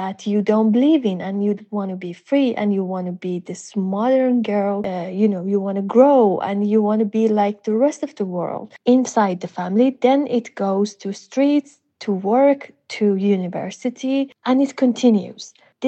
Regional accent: Mashhad, Razavi Khorasan, Iran; I grew up in Mashhad. Mashhad is a very religious city in Iran.

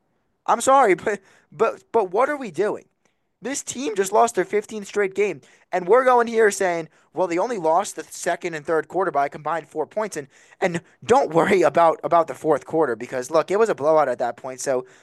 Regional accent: New Jersey, United States; And I'm from New Jersey. I get, you know, Phillies and Eagles and Sixers post-game live

